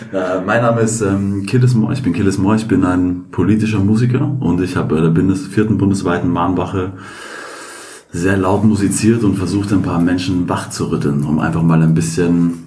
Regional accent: Vienna, Austria; Nein, ich bin in Wien geboren, aufgewachsen und auch zur Schule gegangen.

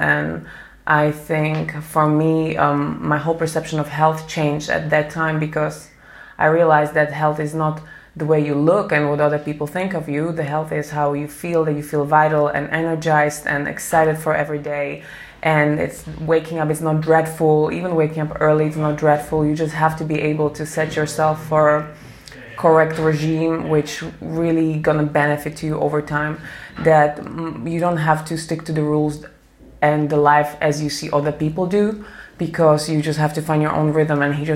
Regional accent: Slovakia; English is a second language; I'm from Slovakia, I'm 29 years old.

